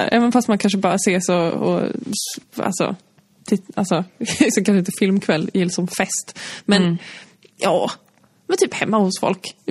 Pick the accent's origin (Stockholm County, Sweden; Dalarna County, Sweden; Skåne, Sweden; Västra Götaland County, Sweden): Dalarna County, Sweden; Malung; hemma i Malung så var det typ så här